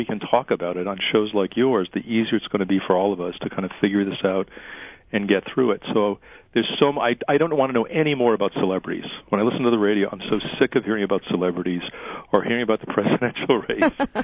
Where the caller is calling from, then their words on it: Fall River, Massachusetts, United States; I'm originally from Fall River and really interested in my hometown.